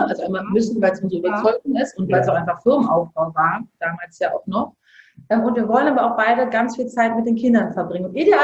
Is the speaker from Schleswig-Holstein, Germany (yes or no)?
no; Bergisch Gladbach, North Rhine-Westphalia, Germany; also born or lived in Cologne; also wir sind ja auch dahin gezogen, wo ich aufgewachsen bin. Ja, also wir waren auch in Köln sehr glücklich. In Bergisch Gladbach ist es auch voll schön.